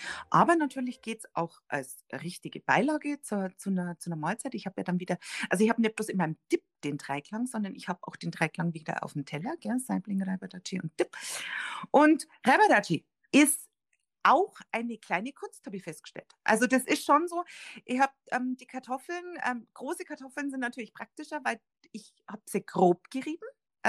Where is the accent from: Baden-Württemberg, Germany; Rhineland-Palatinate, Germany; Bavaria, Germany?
Bavaria, Germany; Rosenheim; now in Waging am See, Germany; Nein, ich bin keine Münchnerin. Also zur Not bin ich noch Rosenheimerin und jetzt bin ich Waggingerin.